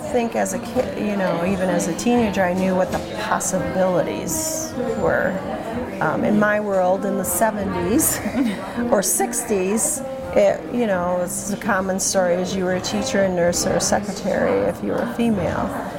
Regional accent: Michigan, United States; moved away as an adult; now in Des Moines, United States; And but I've lived over 30 years in Iowa, in the Des Moines area. I went to college in Iowa and then started teaching in Des Moines. But I grew up in Michigan, in a small farming community, a lot like.

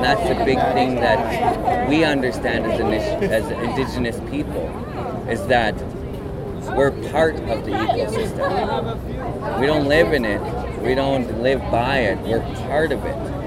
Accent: Minnesota, United States; I come from the White Earth Reservation

